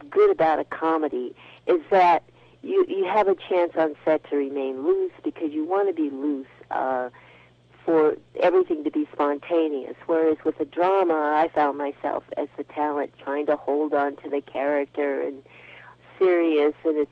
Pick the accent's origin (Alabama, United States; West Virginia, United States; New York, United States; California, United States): California, United States; San Diego; also born or lived in Oklahoma; Well, I was born in Oklahoma and a Navy child, and my dad came to San Diego, and so I really grew up in California, in San Diego